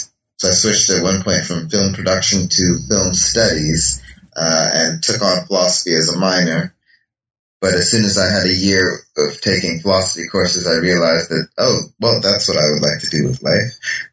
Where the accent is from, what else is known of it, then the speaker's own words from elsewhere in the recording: Toronto, Ontario, Canada; is from Dominica, and my mother is from Guyana. And I grew up in Toronto and went to York University, which is in Toronto